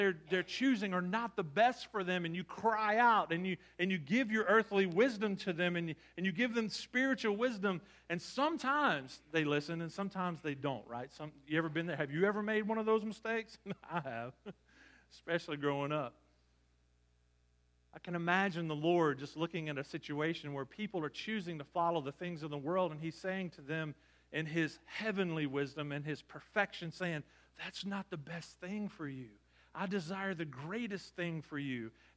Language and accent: English; Louisiana, United States; And I'm sitting here from Louisiana, and I was like, "Neither. I'm an LSU fan."